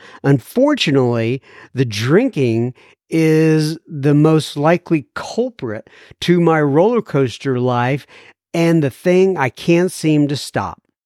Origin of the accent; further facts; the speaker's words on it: Hollywood, California, United States; now in Bakersfield, United States; I live in Bakersfield since May 2020 when I got a mortgage. I grew up in Hollywood, and I jumped around in different parts of Los Angeles.